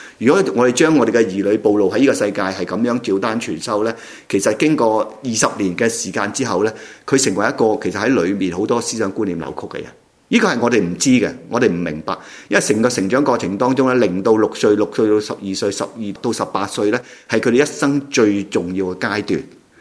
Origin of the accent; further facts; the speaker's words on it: Hong Kong; 特别我哋香港人啊，环境好狭窄